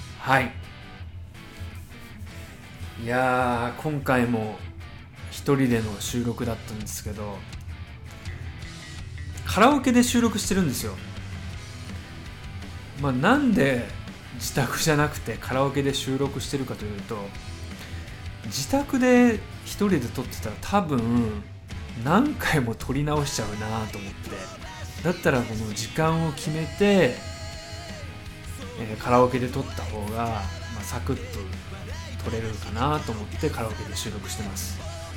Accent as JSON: {"language": "Japanese", "region": "Fukui", "country": "Japan", "tie": "born or raised there", "accent": "Fukui dialect", "said": "おそらく地元の福井でも公開があるので、ぜひお時間ある方は皆さん見に行ってください。僕の福井弁が聞けると思います。流暢な福井弁が"}